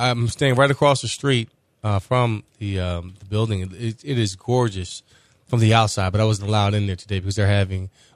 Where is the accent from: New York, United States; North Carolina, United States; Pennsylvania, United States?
Pennsylvania, United States; Philadelphia; Growing up in Philadelphia as a youngster, my mother forced me to go to Freedom Theater every Saturday in North Philadelphia.